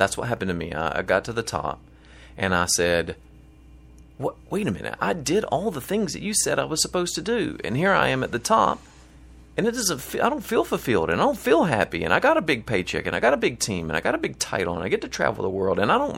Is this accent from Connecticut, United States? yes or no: no; Mount Airy, North Carolina, United States; I'm actually from Mayberry. So if you know the Andy Griffith Show, that's my hometown. It's called Mount Airy, North Carolina.